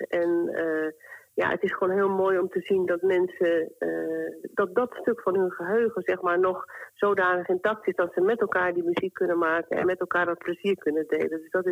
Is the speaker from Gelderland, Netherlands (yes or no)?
no; Amsterdam, North Holland, Netherlands; Want ik kom zelf uit Amsterdam-Noord. Tenminste, daar heb ik mijn hele jeugd doorgebracht.